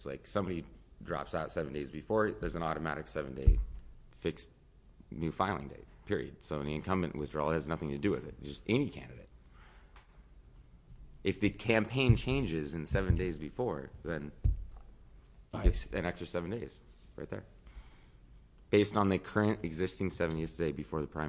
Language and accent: English; Klamath Falls, Oregon, United States; I am from Klamath Falls.